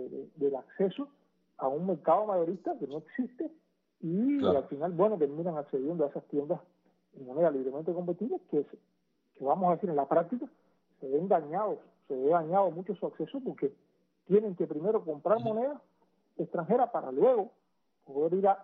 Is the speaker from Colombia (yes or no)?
no; Cuba